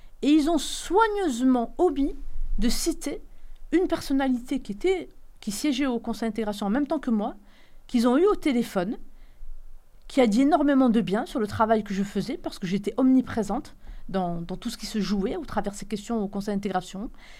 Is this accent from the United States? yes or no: no; France; moved away as an adult; also born or lived in Algiers, Algeria; J'ai grandi en France avant de partir étudier à Alger.